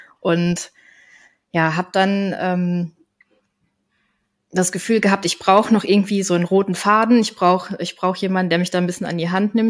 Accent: Koblenz, Rhineland-Palatinate, Germany; ich bin 35 Jahre, ich komme aus Koblenz

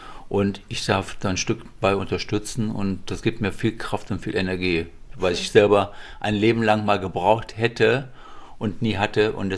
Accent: Leverkusen, North Rhine-Westphalia, Germany; born there; da ich ja aus Leverkusen komme, aber ich sage immer so, ich bin in Leverkusen geboren, als Kölner in Leverkusen geboren, sage ich immer so, weil mein Herz ist Köln, mein Leben ist Köln.

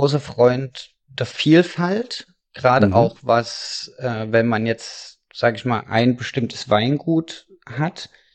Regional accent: Dresden, Saxony, Germany; Wolfsburg war für mich immer ganz, ganz schlimm, als Dresdner in Wolfsburg zu wohnen.

